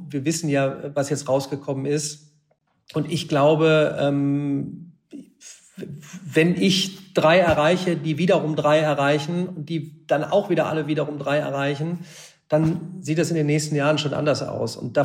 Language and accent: German; Remscheid, North Rhine-Westphalia, Germany; Ich komme ja aus Remscheid.